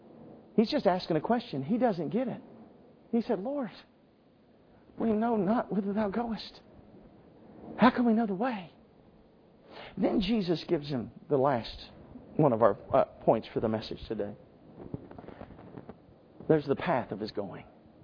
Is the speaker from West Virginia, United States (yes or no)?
yes; West Virginia, United States; now in North Carolina, United States; I'm from West Virginia and I live in North Carolina.